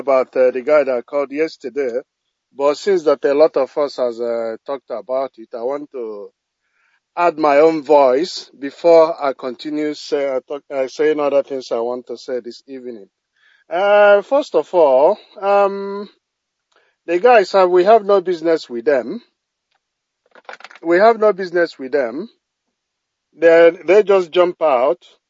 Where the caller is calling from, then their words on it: Australia; good evening from here, Australia. … I'm calling from Australia.